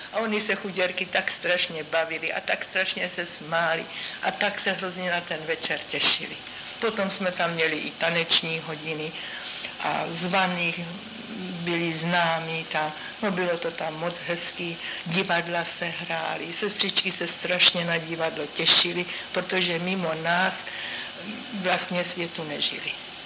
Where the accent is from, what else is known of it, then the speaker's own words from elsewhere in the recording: Turnov, Liberec Region, Czechia; born there; Narodila jsem se v Turnově